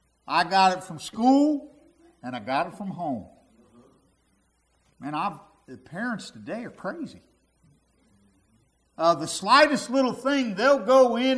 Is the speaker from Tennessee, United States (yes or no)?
no; Cincinnati, Ohio, United States; I grew up in Cincinnati. They never canceled school hardly for anything.